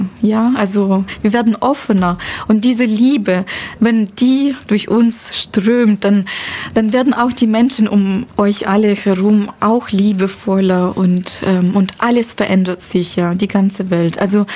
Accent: Russia; accent: Russian; German is a second language; jetzt weiß ich mein russischer Akzent

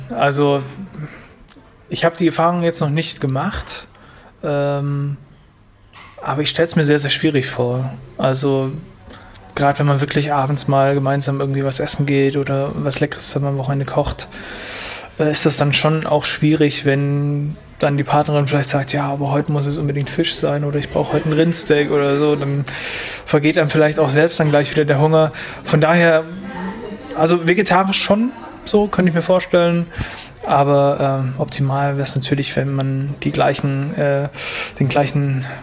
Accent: Brandenburg, Germany; born there; now in Neu-Ulm, Germany; ich bin 26 Jahre alt und komme gebürtig aus Brandenburg und lebe aktuell in Neu-Ulm und wohne zurzeit allein

